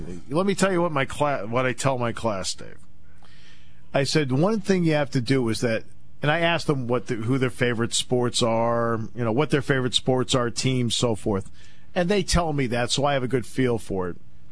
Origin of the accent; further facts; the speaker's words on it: New England, United States; I grew up in New England.